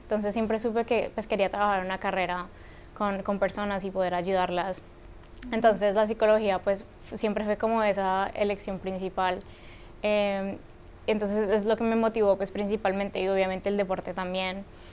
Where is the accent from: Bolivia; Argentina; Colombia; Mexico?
Colombia; Cali, Valle del Cauca; moved away as an adult; now in United States; Soy de Cali, Colombia. Vine acá a Estados Unidos cuando me gradué del colegio.